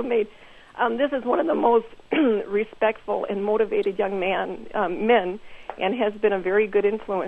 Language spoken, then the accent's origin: English; Iowa, United States; We're from the Midwest. We're from Iowa.